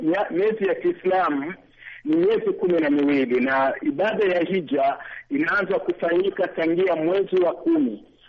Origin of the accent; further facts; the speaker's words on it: Burundi; watu ambao tunatokea Burundi huwa tunafanyia